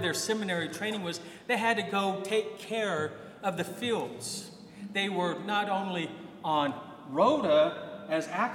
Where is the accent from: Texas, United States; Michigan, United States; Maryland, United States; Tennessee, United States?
Texas, United States; Dallas; moved away as an adult; We came from Dallas to Milwaukee. That in itself wouldn't have been so bad, except we went from urban, concrete, sprawling metroplex to rural farmland.